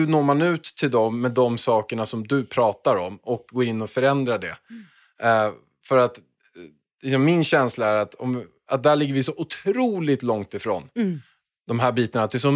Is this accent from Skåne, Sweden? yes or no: no; Haninge, Stockholm County, Sweden; När jag bodde i Stockholm, då bodde vi på Östermalm och Vasastan. Så här. Och sen så sker ett liv här utanför. Sen kommer jag från Haninge, bott i Brandbergen och allt sånt där.